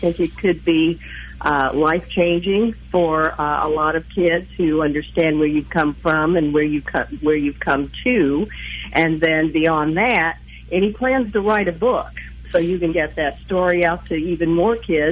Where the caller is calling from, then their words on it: Kansas City, Missouri, United States; I'm calling from South Kansas City.